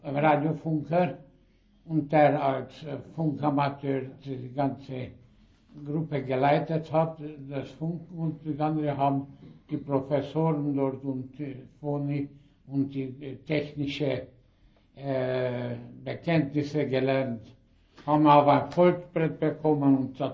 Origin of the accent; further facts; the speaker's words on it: Sopron, Győr-Moson-Sopron, Hungary; geboren bin ich hier in Sopron, 1920, am 13. Juni. Die Eltern stammen aus Siebenbürgen, aus Großungarn, jetzt Rumänien. Sie waren sächsische Deutsche.